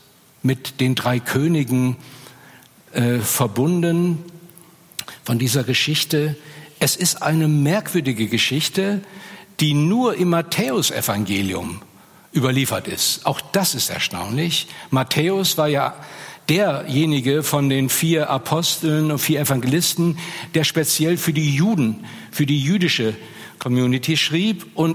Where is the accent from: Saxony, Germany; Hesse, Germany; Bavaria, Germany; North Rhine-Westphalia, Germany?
North Rhine-Westphalia, Germany; Ich komme ja aus Köln, also aus der Nähe von Köln, ist ja unser Vorort.